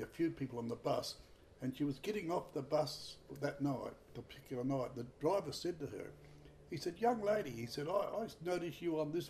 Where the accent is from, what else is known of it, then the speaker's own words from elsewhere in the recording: Woodside, South Australia, Australia; no, in Woodside. We lived in Woodside